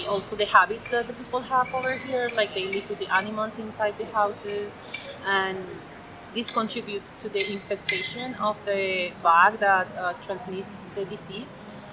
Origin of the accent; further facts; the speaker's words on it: Colombia; And since I came from Colombia, they told me about this opportunity to come to Ecuador.